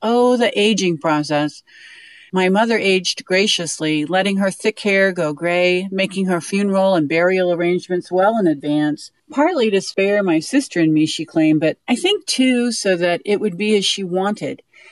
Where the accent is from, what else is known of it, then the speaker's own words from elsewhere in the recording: Dodge City, Kansas, United States; from Dodge City, Kansas.